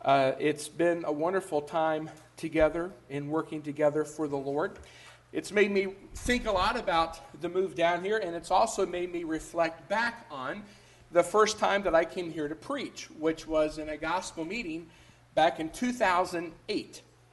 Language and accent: English; United States; I think I can understand from a certain point of view as an American why some people would be okay with the legalization of same-sex marriage.